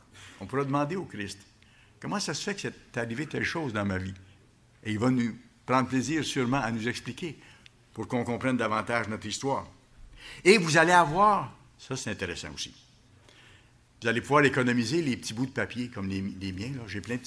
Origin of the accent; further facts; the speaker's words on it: Quebec City, Quebec, Canada; Quand on regarde la composition des roches, chez nous, à Québec, dans le fleuve